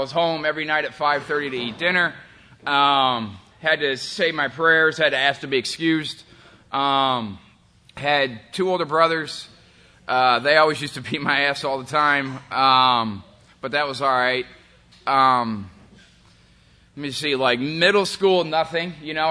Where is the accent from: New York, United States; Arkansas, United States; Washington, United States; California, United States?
New York, United States; Rochester; now in Texas, United States; I'm from Rochester, New York. I'm from upstate. I'm not from here. I'm not from Texas. I spent my entire life and upbringing and everything there. I spent like 23 years up there.